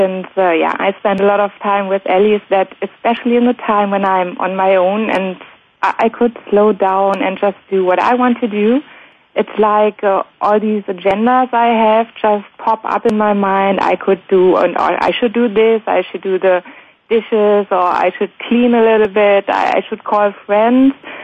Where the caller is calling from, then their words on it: Essen, North Rhine-Westphalia, Germany; It's Essen.